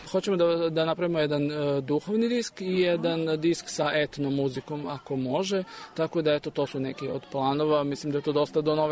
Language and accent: Serbian; Serbia; mi smo iz Srbije